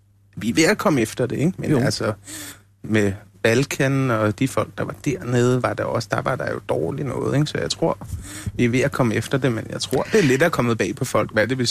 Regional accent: Copenhagen, Capital Region of Denmark, Denmark; Jamen, jeg er vokset op i København, så jeg er sådan fra København.

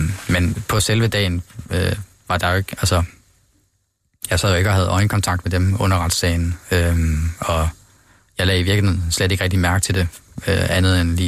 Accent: Aalborg, North Denmark Region, Denmark; Ja, jeg er fra Aalborg

